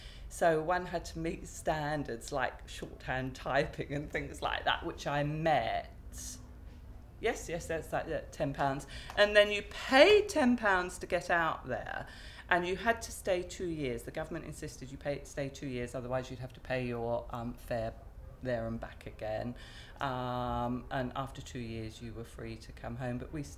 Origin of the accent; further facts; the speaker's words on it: South East England, United Kingdom; now in Australia; Well, we're from Sussex. We live in Sussex. We've been in Western Australia 20 years now.